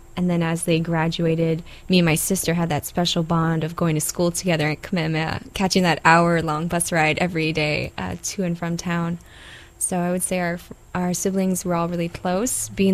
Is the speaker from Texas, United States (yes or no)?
no; Makaha, Hawaii, United States; I grew up in Makaha on the Waianae Coast.